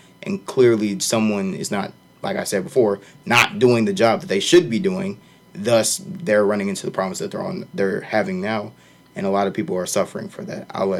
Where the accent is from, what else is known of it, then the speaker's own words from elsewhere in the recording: Chicago, Illinois, United States; What about somebody like me who's not from here? I'm from Chicago.